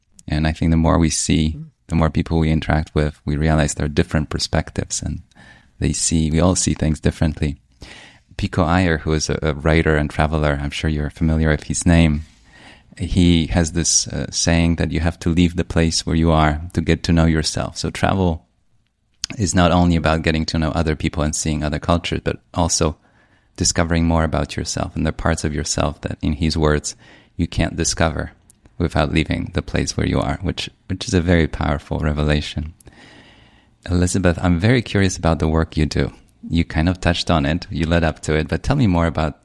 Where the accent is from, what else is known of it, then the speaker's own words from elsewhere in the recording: Poland; also born or lived in Europe / New York, United States; now in Dominican Republic; I was born in Poland. I went to schools around Europe. I spent most of my adult life in New York, and you're finding me in the Dominican Republic right this minute. And so I'm Polish, I'm European, I'm American.